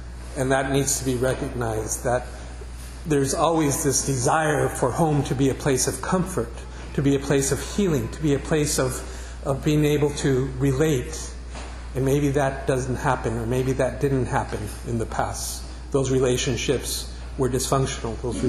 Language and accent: English; El Paso, Texas, United States; For me, I grew up in El Paso, and when I went to the Holy Land, I felt like I was home, because it's rocks, it's desert